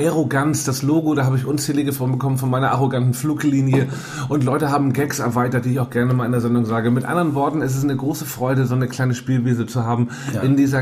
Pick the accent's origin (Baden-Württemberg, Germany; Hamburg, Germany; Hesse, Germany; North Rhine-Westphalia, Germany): Hamburg, Germany; Ich fahre nach Hamburg. Ja, da wohnt man, ich fahre in meine Heimat.